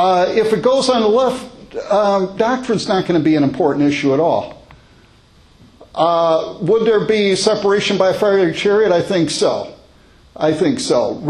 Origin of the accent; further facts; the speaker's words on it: Chicago, Illinois, United States; now this is what I grew up with in Chicago